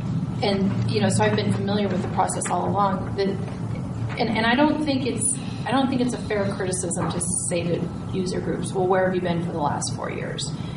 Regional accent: Colorado, United States; And I grew up over in Moffat County, so have a great appreciation for these elk herds.

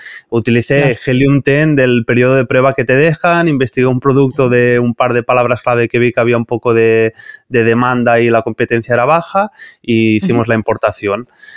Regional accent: Catalonia, Spain; Nosotros somos de Barcelona, bueno, de un pueblecito al lado de Barcelona.

